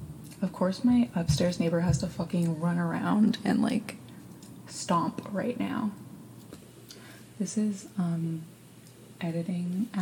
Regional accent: Ontario, Canada; I'm from Canada. I grew up in Ontario, and now I live somewhere else. But yeah, I grew up in Ontario

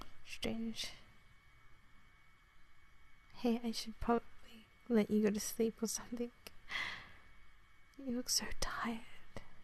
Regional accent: Australia; accent: Australian; Rambling in my own accent sounds even weirder, honestly. I'm guessing you don't mind Australian accents, though.

